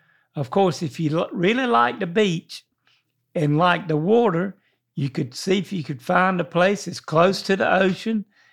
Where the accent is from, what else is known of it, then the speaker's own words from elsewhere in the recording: Hawaii, United States; For years, I've been telling myself I've been ready to leave my home in Hawaii to start my life and bigger purpose with my wife and our boys in North Carolina.